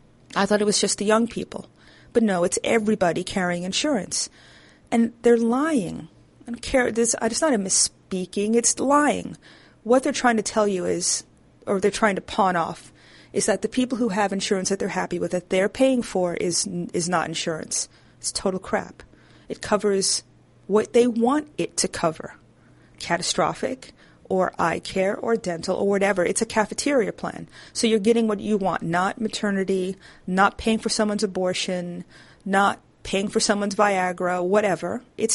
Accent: Brooklyn, New York, United States; And I'm from New York, born and raised in Brooklyn.

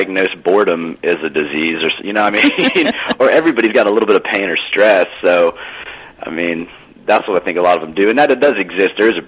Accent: Atlanta, Georgia, United States; Well, I'm from Atlanta. I was born at Northside in 78, so I've been here for a long time. This is home.

